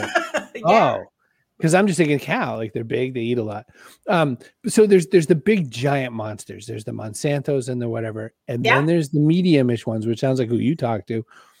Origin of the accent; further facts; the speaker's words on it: Maine, United States; born there; But I was born in Maine, right? So Maine potatoes were the only potatoes.